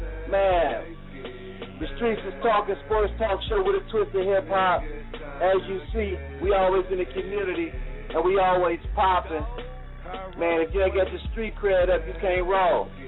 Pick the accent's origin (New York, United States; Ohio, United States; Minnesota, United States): Ohio, United States; Cleveland; You know I'm from Cleveland, but I was back there with Roy Sparrow and Bernard King and those guys.